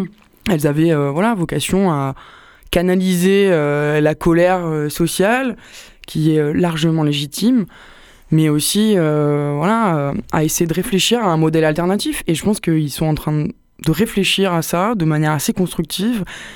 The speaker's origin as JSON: {"language": "French", "town": "Nice", "region": "Provence-Alpes-Côte d'Azur", "country": "France", "said": "étant donné que je viens de Nice"}